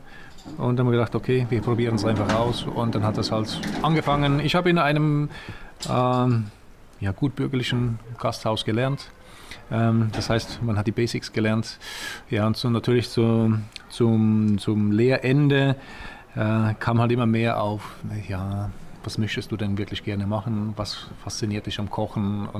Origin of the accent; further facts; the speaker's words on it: Switzerland; born there; ich bin gebürtiger Schweizer